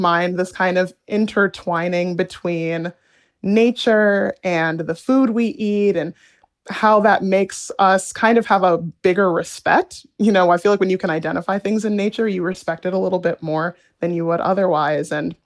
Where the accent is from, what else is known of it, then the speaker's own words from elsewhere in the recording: Cincinnati, Ohio, United States; now in Columbus, United States; I grew up in Cincinnati, Ohio, and I currently live in Columbus, Ohio. So I have not strayed too far from home.